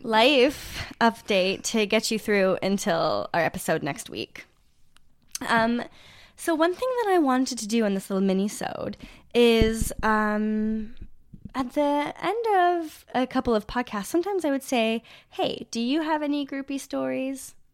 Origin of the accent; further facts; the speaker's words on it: Sudbury, Ontario, Canada; Well, I'm from Sudbury.